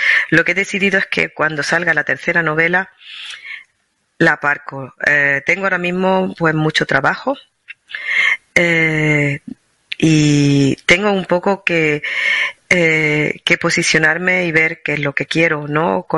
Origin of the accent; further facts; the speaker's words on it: Andalusia, Spain; accent: Andalusian; si me hubiera quedado en Granada o incluso si hubiera vivido en Madrid, aunque en Madrid hubiera sido también a mi modo extranjera porque mi acento andaluz me hubiera delatado